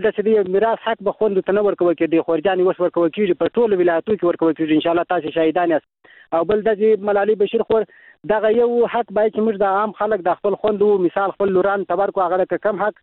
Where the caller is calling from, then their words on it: Helmand, Afghanistan; هلمند ولایت